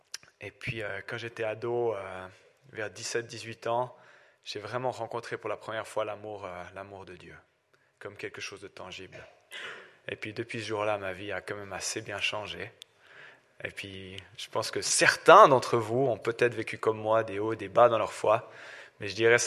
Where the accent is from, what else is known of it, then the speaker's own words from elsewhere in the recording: Aigle, Vaud, Switzerland; now in Moudon, Switzerland; Je viens en fait de la région du Chablais. J'ai grandi là-bas à Aigle.